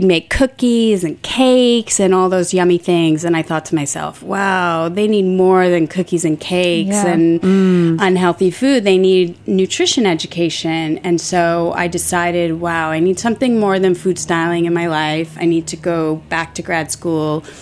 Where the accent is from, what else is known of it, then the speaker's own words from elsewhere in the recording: Stony Brook, New York, United States; also born or lived in Port Jefferson; I grew up on Long Island. Oh, okay, great. First in Stony Brook, and then we moved to Port Jefferson.